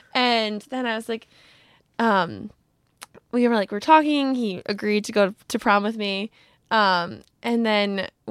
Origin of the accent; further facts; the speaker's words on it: Long Island, New York, United States; Because I'm from Long Island, so I'm near a beach.